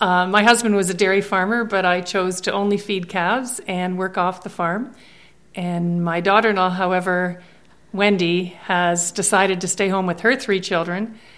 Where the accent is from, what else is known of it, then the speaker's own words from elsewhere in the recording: Embro, Ontario, Canada; And I'm from Embro.